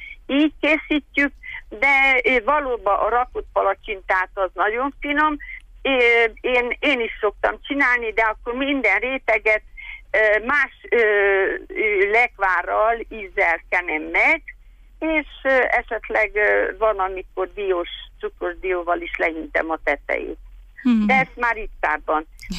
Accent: Székely Land, Romania; Én Kis-Küpülő mentéről vagyok, Székelyföldről származom

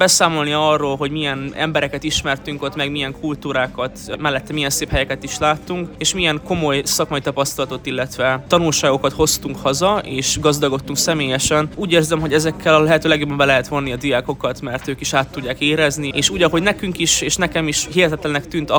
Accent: Cluj-Napoca, Cluj County, Romania; a legerősebb mezőnyben is Kolozsvárról erdélyi magyarként helyt tudunk állni

